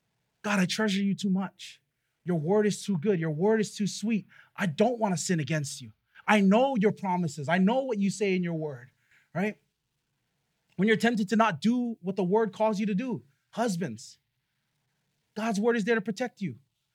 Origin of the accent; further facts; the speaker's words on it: Waipahu, Hawaii, United States; I was sitting down with my sister-in-law this week and we're just talking about what it was like growing up in Waipahu.